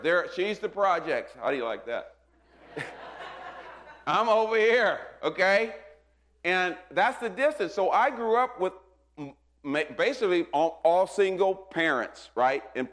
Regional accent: Illinois, United States; I grew up right outside of St. Louis, but I was about 45 minutes from Kentucky. So we were really in the South, Southern Illinois, where it was classified.

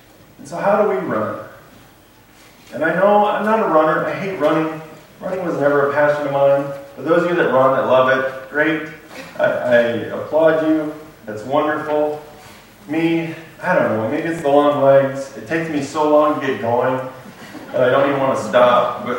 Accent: Illinois, United States; Well, I grew up in Illinois where it's perfectly flat.

